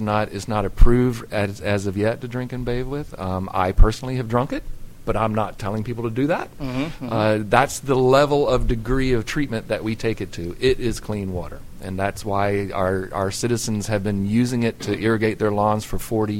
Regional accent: Jacksonville, Florida, United States; I'm from Florida. I grew up in Jacksonville and spent most of my life up in the North Florida area.

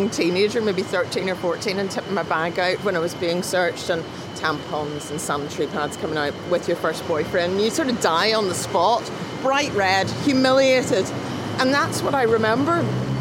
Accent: Belfast, Northern Ireland, United Kingdom; I lived here every day of my life.

